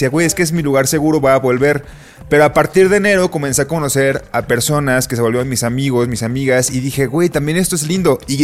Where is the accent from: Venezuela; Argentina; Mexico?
Mexico; Colima; now in Mexico City, Mexico; Me pasó con los amigos cuando me mudé a la Ciudad de México. Que siempre, como los primeros meses que estaba acá y que no conocía a nadie, decía, ay Dios, es que en serio quiero volver a Colima